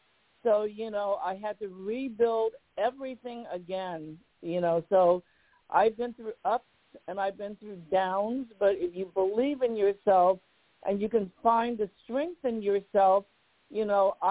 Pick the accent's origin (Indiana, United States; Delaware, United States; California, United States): California, United States; Los Angeles; And then I grew up in South Central L.A., which is really, you know, like, back then it was not as much as a ghetto, but it kind of was.